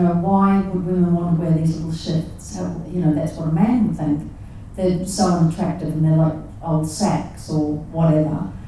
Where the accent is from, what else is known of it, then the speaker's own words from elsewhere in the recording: New Zealand; I mean, I grew up in New Zealand